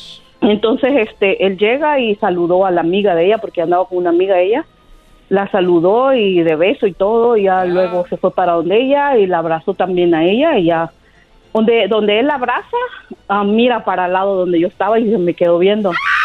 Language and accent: Spanish; El Salvador; En El Salvador.